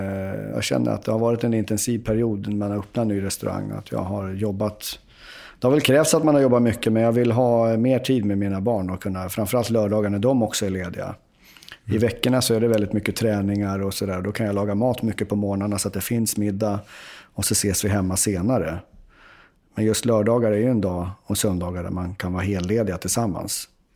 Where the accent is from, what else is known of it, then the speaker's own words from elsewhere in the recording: Uppsala, Uppsala County, Sweden; Jag är ju från Uppsala, så då blev det naturligt att hålla på Sirius också.